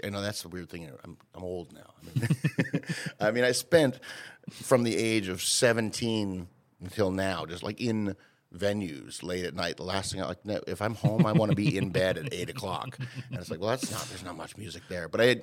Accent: Toronto, Ontario, Canada; I'm from Toronto, which is the nexus of all kinds of culture and music and food and whatever else in Canada.

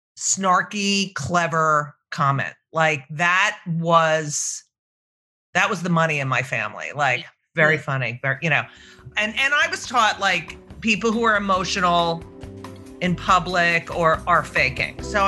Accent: Las Vegas, Nevada, United States; Growing up in Las Vegas to me is just a whole, because I, you know, I'm older than you. For me, like, Vegas wasn't a place people lived, you know?

